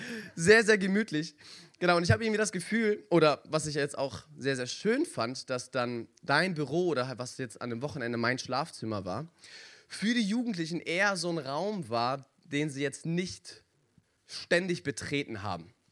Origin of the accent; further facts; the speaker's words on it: Cologne, North Rhine-Westphalia, Germany; Ich komme aus Köln, aus dem wunderschönen Köln. Genau, bin verheiratet seit 1,5 Jahren mit Madeleine, mit meiner Frau. Wohnen wir auch jetzt zusammen in Köln seit jetzt ungefähr 1,5 Jahren.